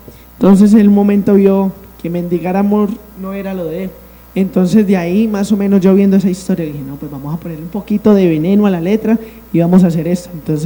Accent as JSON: {"language": "Spanish", "region": "Valle del Cauca", "country": "Colombia", "said": "por lo que soy del Valle."}